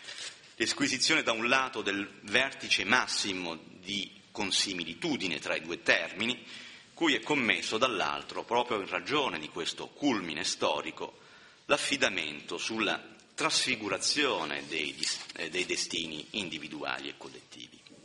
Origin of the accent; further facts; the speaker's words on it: Southern Italy, Italy; Beh, insomma, da Terrone mi adonto un po', però insomma è così.